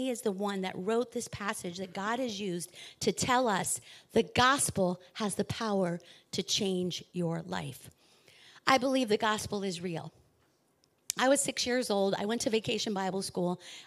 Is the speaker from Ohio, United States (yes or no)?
no; York, Pennsylvania, United States; I grew up in York, Pennsylvania. My dad was a lineman for the Metropolitan Edison, and my mom a nurse.